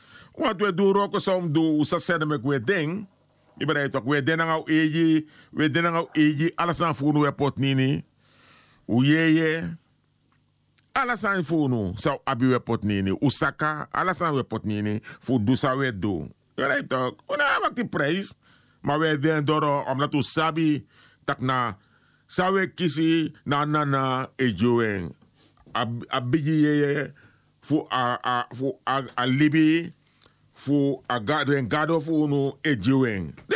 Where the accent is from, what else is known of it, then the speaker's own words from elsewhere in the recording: Netherlands; we zijn eenmaal al in Nederland, en wij zijn Nederlanders, we zijn geen tweedehands burger, we zijn echte Nederlanders. Geboren, onze kinderen zijn hier geboren.